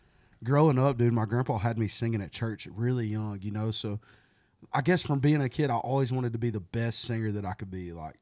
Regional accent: Aragon, Georgia, United States; So I'm from Aragon, Georgia. So I'm right outside of Rome.

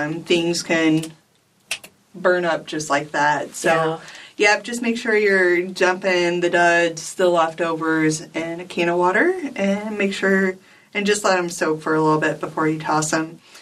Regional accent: United States; Which is funny because my hometown was half in Iowa, half in Missouri.

